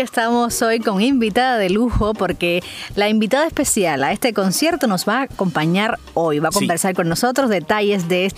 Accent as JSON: {"language": "Spanish", "country": "Cuba", "said": "somos los cubanos"}